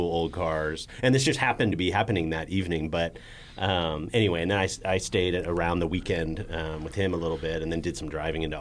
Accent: California, United States; And my dad went on to go back to California, and I was raised in California.

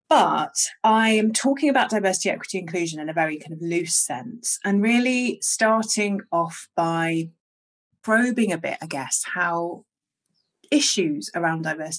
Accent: Exeter, South West England, United Kingdom; but I'm from Exeter, so it probably felt even, you know, to me, I guess it felt more diverse in Exeter.

